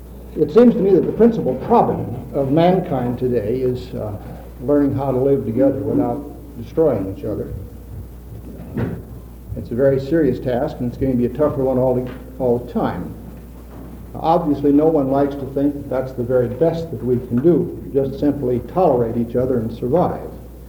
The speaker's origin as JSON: {"language": "English", "town": "Seattle", "region": "Washington", "country": "United States", "said": "I'm from Seattle, Washington."}